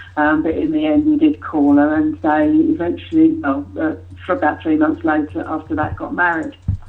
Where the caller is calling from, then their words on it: Accrington, North West England, United Kingdom; Good morning, I'm in Accrington. I'm at my studio.